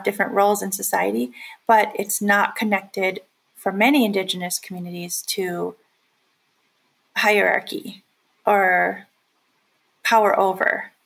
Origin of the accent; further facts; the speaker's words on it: Red Lake Nation, Minnesota, United States; now in Bemidji, United States; I'm of the Eagle Clan, and I'm from the Red Lake Nation in northern Minnesota. And I live in Bemidji, Minnesota, which is the first city on the Mississippi River.